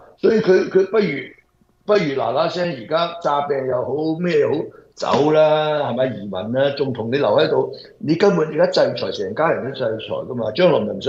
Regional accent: Guangdong, China; 我廣東人叫呢啲嘢

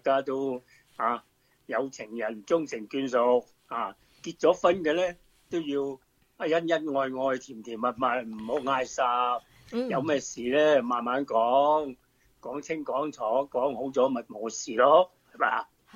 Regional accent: Guangdong, China; 但系即系我哋广东人咧，一般嚟讲，多数都系食甜汤圆啦，

